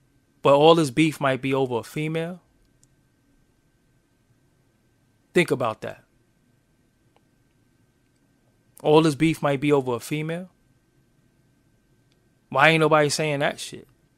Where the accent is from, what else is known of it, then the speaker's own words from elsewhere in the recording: Brooklyn, New York, United States; And, yo, I'm from Brooklyn. I love Brooklyn.